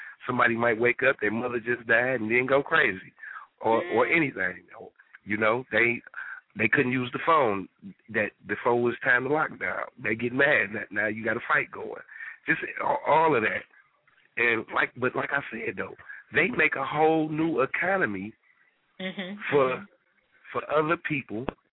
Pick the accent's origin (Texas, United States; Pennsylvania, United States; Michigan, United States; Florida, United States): Michigan, United States; Detroit; I'm from Detroit, first off. I'm from Detroit, Michigan, and like I said, I've been to prison before